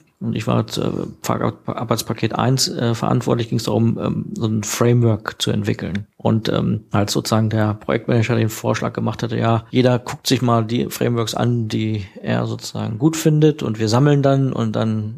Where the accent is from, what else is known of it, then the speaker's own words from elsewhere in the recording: Northern Germany, Germany; wie man bei uns in Norddeutschland sagt